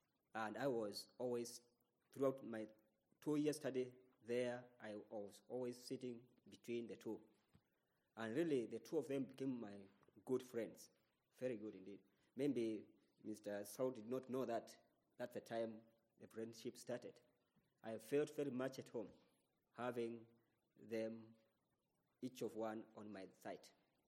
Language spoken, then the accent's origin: English; Kenya; I come from Kenya. I'm married. I have three children.